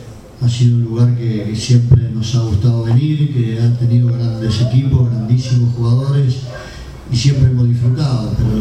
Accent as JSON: {"language": "Spanish", "country": "Uruguay", "moved": "as an adult", "lives_now": "Argentina", "said": "soy uruguayo, pero vine a los 21 años de Argentina"}